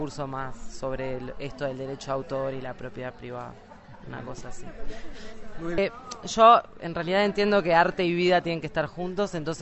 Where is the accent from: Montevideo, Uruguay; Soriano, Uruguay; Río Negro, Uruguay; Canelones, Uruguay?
Montevideo, Uruguay; vengo de Montevideo, Uruguay.